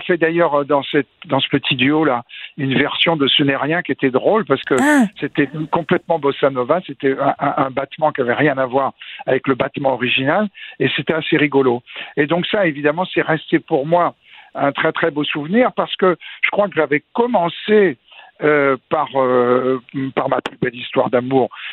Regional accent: France; Oh, bah pas quand on est français.

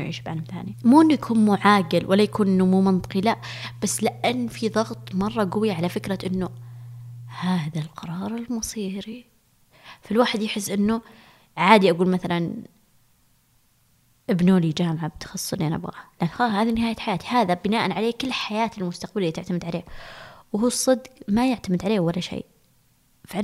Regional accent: Saudi Arabia; اسمه جديد وما عندنا بالسعودية، أكيد بيكون له مستقبل

